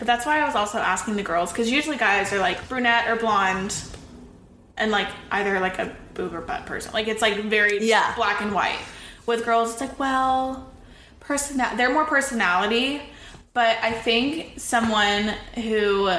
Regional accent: Nashville, Tennessee, United States; Maybe that's because I'm from Nashville, though.

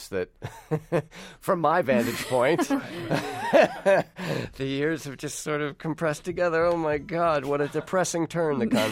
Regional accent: United States; maybe this is just me as an American, but it sounds very English, this music.

